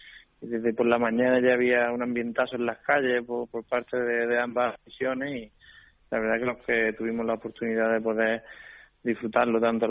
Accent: Montoro, Andalusia, Spain; yo soy de Montoro, un pueblo de Córdoba.

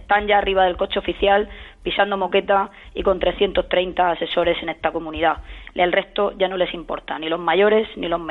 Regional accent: Orihuela, Valencian Community, Spain; yo soy de Orihuela, del sur de esta comunidad, una castellanohablante, y nos sentimos absolutamente discriminados y perseguidos

